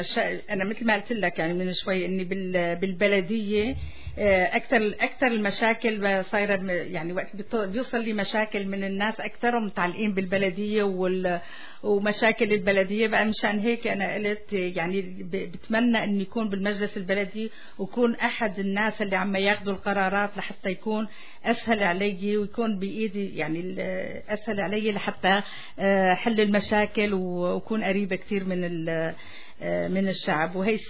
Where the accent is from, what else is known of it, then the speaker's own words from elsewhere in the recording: Syria; now in Laval, Canada; انا طبعا سوريه وبفتخر باصلي وبحب بلدي الثاني كندا اللي صار لي فيها 37 سنه، ربيت اولادي الاثنين بمدينتي لافال اللي صار لي فيها اكثر من 30 سنه